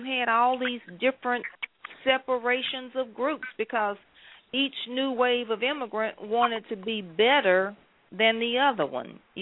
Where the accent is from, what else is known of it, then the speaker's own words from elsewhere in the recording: United States; And we know we're from the United States.